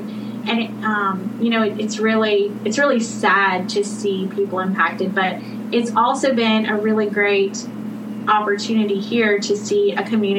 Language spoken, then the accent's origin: English; Tennessee, United States; But, you know, like, I grew up outside of Jackson, Tennessee, and, you know, basically, like, tornado drills were totally a thing that you're just used to.